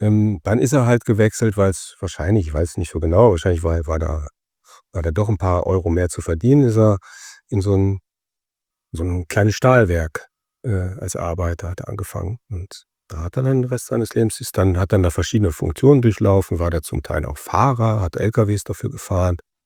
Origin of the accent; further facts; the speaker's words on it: Brilon, North Rhine-Westphalia, Germany; Ja, ich bin Kind vom Lande, ja, aus Ostwestfalen, das Sauerland, das schöne Sauerland. Mein Geburtsort ist Brilon